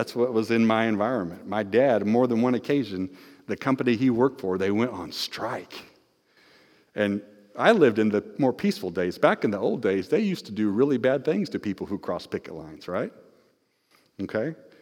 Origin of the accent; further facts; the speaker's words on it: Decatur, Illinois, United States; I'm from Decatur, Illinois.